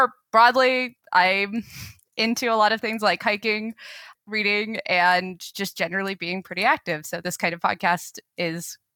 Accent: Boulder, Colorado, United States; I'm from Boulder, Colorado, and I continue to live in Boulder, Colorado

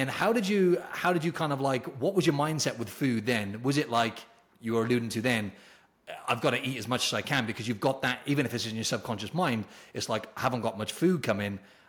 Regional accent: Wales, United Kingdom; I'm from the UK, so I'm from Wales originally.

